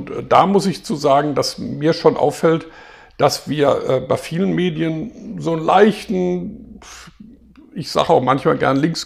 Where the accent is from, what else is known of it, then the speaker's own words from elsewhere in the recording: Hagen, North Rhine-Westphalia, Germany; weil ich in meiner Jugend hier in Hagen, wo ich aufgewachsen bin, wo ich meine Jugendzeit verbracht habe, ich habe in Bochum studiert, dann habe ich immer noch in Hagen gewohnt